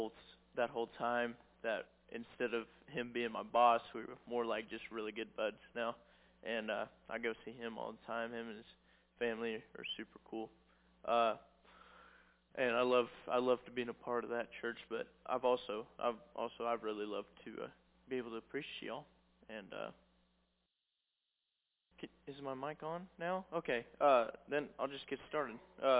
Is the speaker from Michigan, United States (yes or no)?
no; Cabool, Missouri, United States; I am originally from Kabul, Missouri. I was born and raised there, and I loved every year I had there.